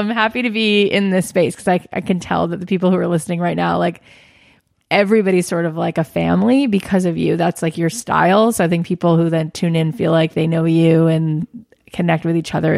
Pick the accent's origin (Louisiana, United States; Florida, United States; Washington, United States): Florida, United States; Boca Raton; We're talking like Boca Raton where people go to retire.